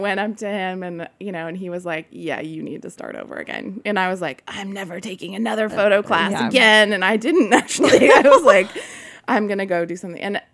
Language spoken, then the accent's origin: English; Vermont, United States; I grew up in Vermont on a small organic dairy farm.